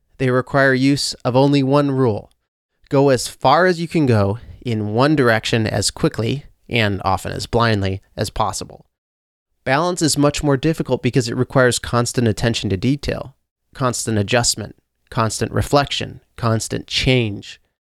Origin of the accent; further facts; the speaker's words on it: United States; As an American, I live in a culture that frequently praises the impulsiveness of inexperience